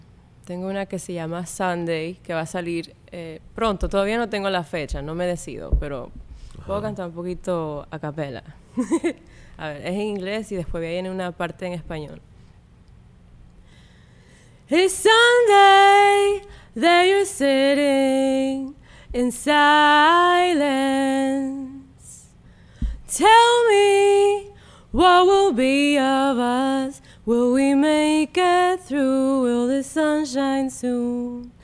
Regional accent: Dominican Republic; now in New Jersey, United States; Sí, pero después que me mudé de República Dominicana

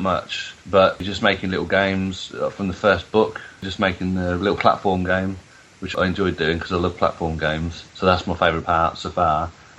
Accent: Merthyr Tydfil, Wales, United Kingdom; I'm on the developer course and I'm from Merthyr Tydfil in Wales.

